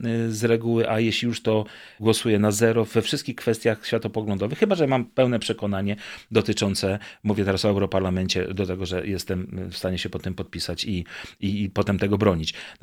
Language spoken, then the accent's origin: Polish; Wrocław, Lower Silesian Voivodeship, Poland; born there; prezydent miasta Wrocławia, mojego miasta i z urodzenia, i z wyboru